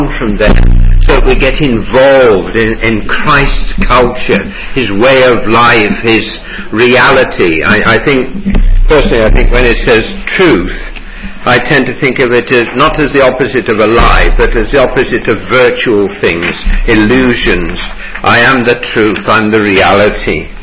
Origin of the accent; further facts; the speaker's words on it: England, United Kingdom; And all we mean is, us English do it. And we only do it because we're English.